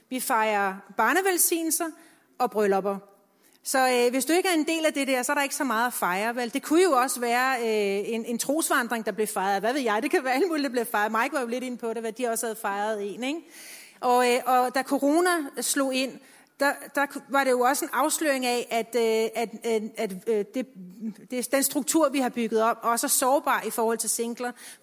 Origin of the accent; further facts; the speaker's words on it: Copenhagen, Capital Region of Denmark, Denmark; nu er jeg jo fra København, og der er ret mange singler i København